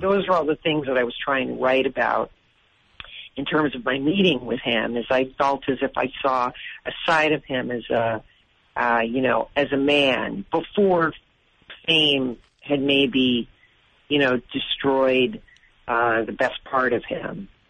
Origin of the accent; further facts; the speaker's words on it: Massachusetts, United States; And we got to go down there, and I'm from Massachusetts, so it was a great thrill to work